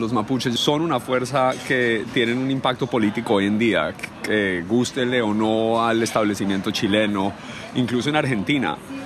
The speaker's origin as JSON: {"language": "Spanish", "country": "Colombia", "said": "Yo soy colombiano, piensan en Colombia, piensan en café, sabes, en flores."}